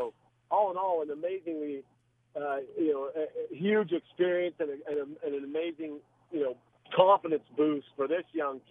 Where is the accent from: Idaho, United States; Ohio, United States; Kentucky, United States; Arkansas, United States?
Idaho, United States; Boise; knowing like, hey, I'm from Boise, Idaho, and they're not known for big-time athletes.